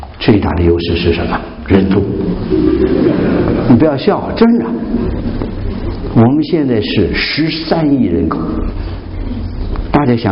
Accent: China; now in United States; 我们是中国人，可现在跑到美国来常住了

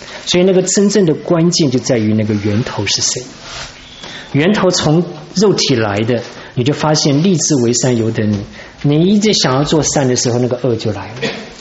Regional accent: China; 我就觉得说你这个美国人怎么欺负我们中国人啊？

